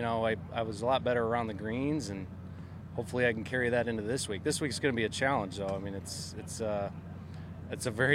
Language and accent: English; Michigan, United States; I think I was ready for it then, growing up in Michigan, playing